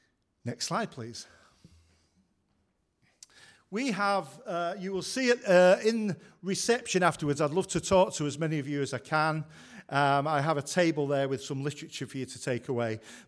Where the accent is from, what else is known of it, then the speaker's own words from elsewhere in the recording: Manchester, North West England, United Kingdom; I was brought up in Manchester.